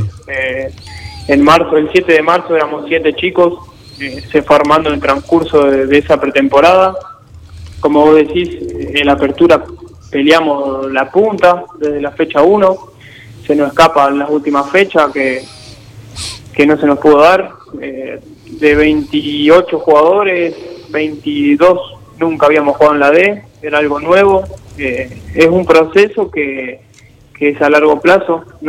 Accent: Oro Verde, Entre Ríos, Argentina; Yo soy de Oro Verde, una ciudad cerca de Paraná.

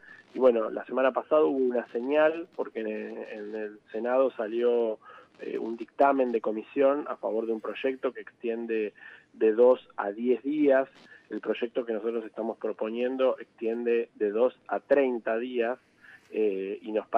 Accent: Chubut, Argentina; Es patagónico, porque soy de allá de Chubut

